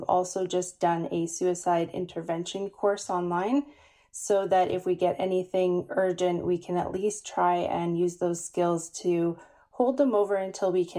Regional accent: Canada; I'm from Canada

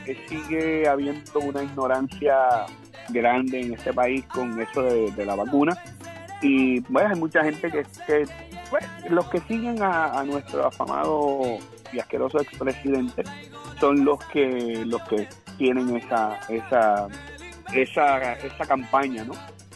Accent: Puerto Rico; Puerto Rico en Navidades o no en Navidades. Si tú vas para vacaciones, hay muchas cosas para hacer en mi país.

